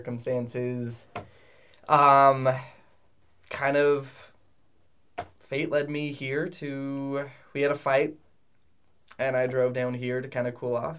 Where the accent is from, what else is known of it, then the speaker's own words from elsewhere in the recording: Las Vegas, Nevada, United States; now in Denver, United States; I am actually, born and raised in Vegas, but I've been in Denver for about 6 years now.